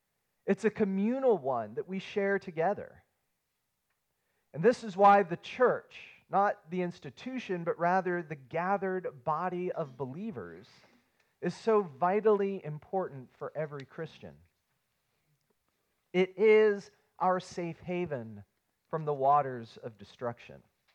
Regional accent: West Virginia, United States; Every summer, when I was a kid growing up in West Virginia, our church would rent a big van full of inner tubes

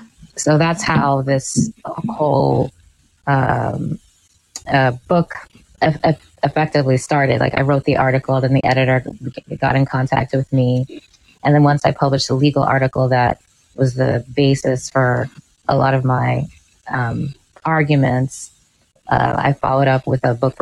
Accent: Long Island, New York, United States; So even though I was at, you know, growing up in Long Island and whatnot, we were going back and forth to the city all the time

